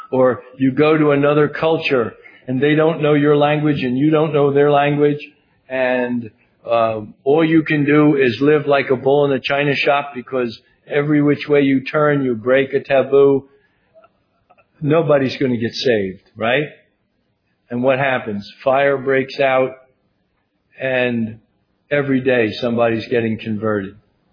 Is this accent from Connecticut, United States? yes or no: no; New Jersey, United States; I was raised in New Jersey, and everybody that lives in New Jersey talks fast.